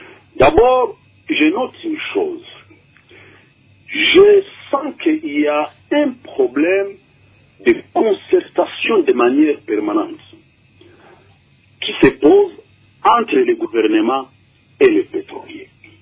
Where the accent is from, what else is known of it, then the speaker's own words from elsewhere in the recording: DR Congo; ici chez nous, en RDC